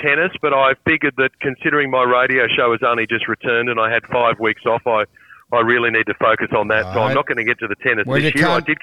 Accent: New South Wales, Australia; Wales, where I come from.

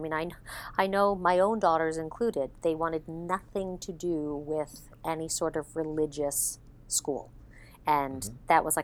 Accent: New York, United States; I was born and raised on Long Island, went to Catholic school my whole life.

